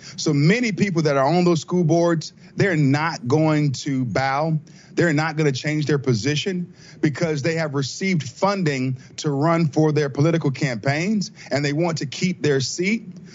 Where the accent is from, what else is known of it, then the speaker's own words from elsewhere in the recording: North Carolina, United States; I'm from North Carolina.